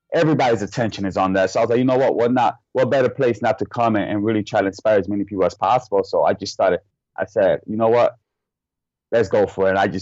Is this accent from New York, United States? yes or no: yes; Buffalo, New York, United States; I'm from Buffalo, New York. That's where I was basically been born and raised here.